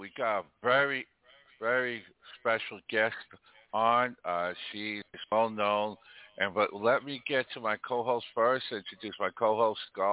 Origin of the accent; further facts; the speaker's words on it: New York, United States; as a New Yorker, former New Yorker, I can kind of tell you why.